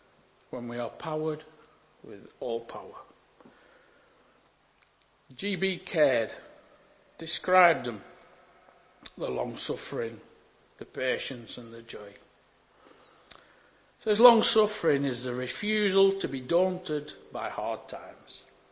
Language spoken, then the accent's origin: English; Burnley, North West England, United Kingdom; You know, I'm from Burnley, so it's... I'd never think of moving to Blackburn.